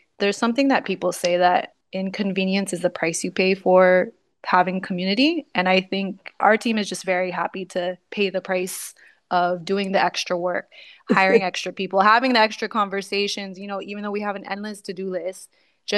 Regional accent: United States; now in Barbados; And I'm again from the States, so I'm used to this kind of thing being normalized and enforced by like laws and policies.

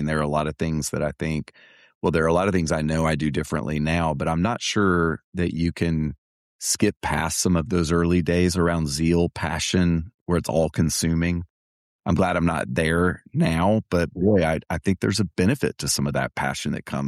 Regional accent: Atlanta, Georgia, United States; born there; I was born in Atlanta. It's my home.

